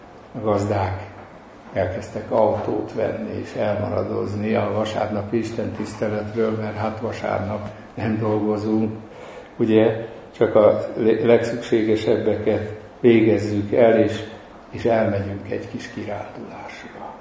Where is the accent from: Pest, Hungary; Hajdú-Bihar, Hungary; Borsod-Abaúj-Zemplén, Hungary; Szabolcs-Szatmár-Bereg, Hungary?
Szabolcs-Szatmár-Bereg, Hungary; Nyíregyháza; ahol felnőttem Nyíregyháza környékén